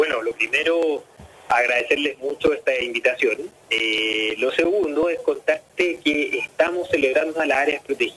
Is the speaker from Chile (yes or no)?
yes; Santiago, Santiago Metropolitan Region, Chile; para los que somos de Santiago